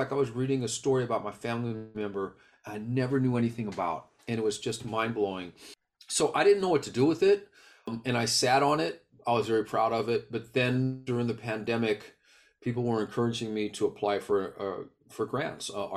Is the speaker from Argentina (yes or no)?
no; United States; born there; As an American, a U.S. born American of Filipino mixed race ancestry, I'm very proud of the stories that I'm able to carry with me for the rest of my life.